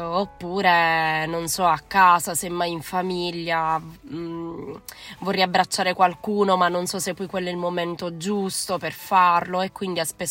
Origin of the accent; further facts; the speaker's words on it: Foggia, Apulia, Italy; ho 37 anni e sono di Foggia.